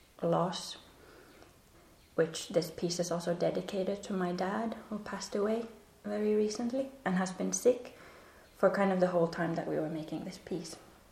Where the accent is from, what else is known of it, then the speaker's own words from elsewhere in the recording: Finland; English is a second language; now in Copenhagen, Denmark; So I'm originally from Finland, and I started my dancing there, yet it kind of became much more sort of official and concrete when I moved to Copenhagen.